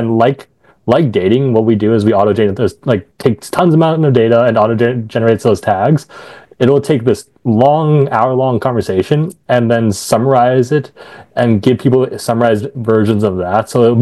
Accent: Philippines; I'm Filipino

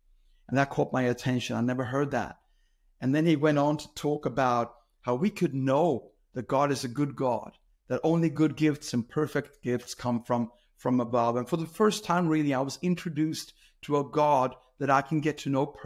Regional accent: Sweden; English is a second language; I grew up in the Lutheran Church of Sweden, well, hence the accent. And my father was a priest. So I was raised in a Lutheran church, which is the state church.

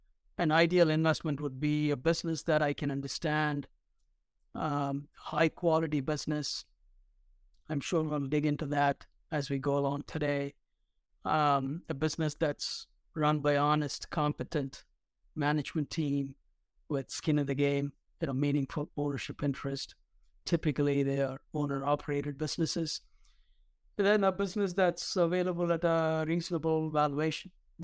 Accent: South India, India; moved away as an adult; I came here as a student pursuing a master's degree in accounting. I'm originally from South India.

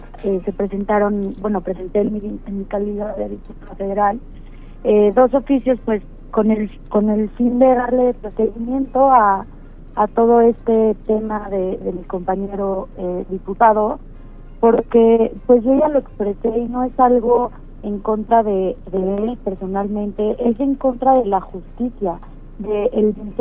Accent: Mexico; mi voz como mujer, como ciudadana mexicana y como legisladora

